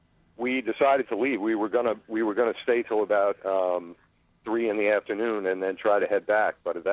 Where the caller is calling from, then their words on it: Centereach, New York, United States; Calling from Centereach.